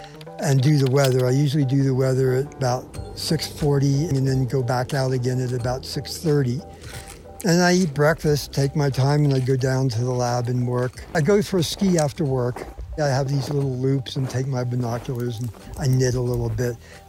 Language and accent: English; Trenton, New Jersey, United States; I grew up in Trenton, New Jersey. I was in New York all the time as a kid.